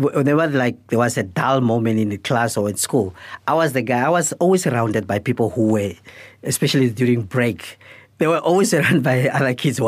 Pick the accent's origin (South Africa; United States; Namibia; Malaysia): Namibia; Grootfontein, Otjozondjupa; when I grew up in Grootfontein, the town had about just over 3,000 residents.